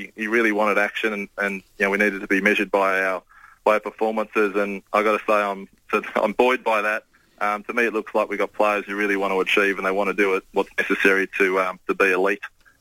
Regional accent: Sydney, New South Wales, Australia; also born or lived in South Australia / Canberra; I was born in South Australia. I spent most of my time then growing up in Sydney before moving to Canberra, where I attended university

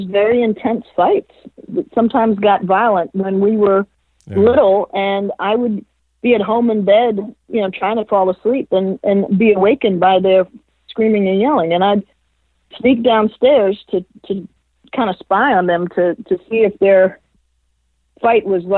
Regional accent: Washington, District of Columbia, United States; I grew up in Washington, D.C. Born in the mid-60s, grew up in the 70s and 80s. And all those factors shaped me.

